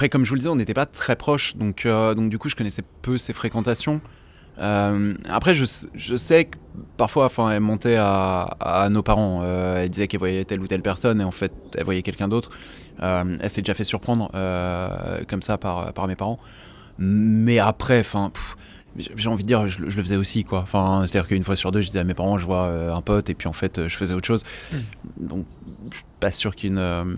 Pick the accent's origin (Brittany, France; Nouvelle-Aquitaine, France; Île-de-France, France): Brittany, France; Enfin, on vient de Bretagne, en fait. Donc, on est arrivé en Essonne 2 ans avant sa disparition.